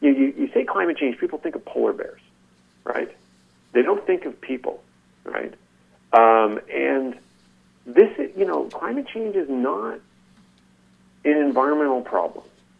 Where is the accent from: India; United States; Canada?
Canada; I personally feel it, in part, out of being Canadian and out of working at a Canadian university.